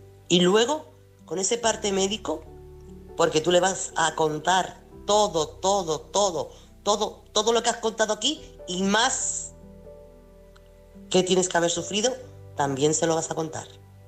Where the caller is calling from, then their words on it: Chiclana, Andalusia, Spain; corresponsal de Chiclana